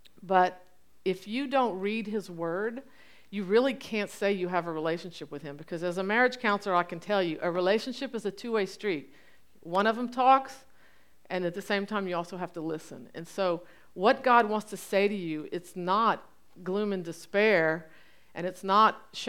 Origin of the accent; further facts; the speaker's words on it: Lafayette, United States; But Don moved me back home to my hometown. I'm so happy to be back in Lafayette.